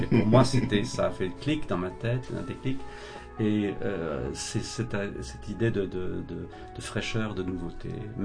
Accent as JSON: {"language": "French", "region": "England", "country": "United Kingdom", "tie": "born or raised there", "moved": "as an adult", "lives_now": "France", "said": "Je suis donc de nationalité anglaise, j'ai grandi en Angleterre pour la plupart de ma vie, mais voici 24 ans, nous avons déménagé en France"}